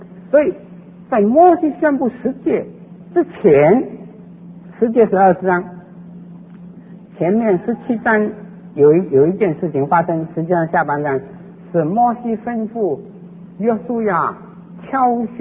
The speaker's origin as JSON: {"language": "Chinese", "country": "China", "said": "我们中国人来说，在中国大陆的已经有很多我们亲戚朋友"}